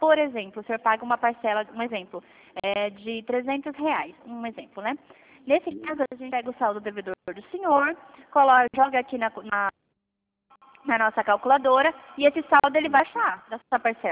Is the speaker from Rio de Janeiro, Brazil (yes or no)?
no; Dourados, Mato Grosso do Sul, Brazil; Eu sou de Dourados, Mato Grosso do Sul